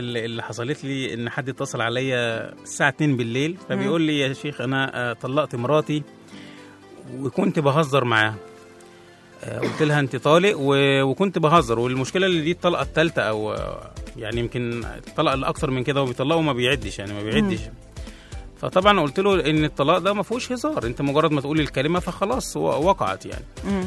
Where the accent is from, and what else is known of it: Egypt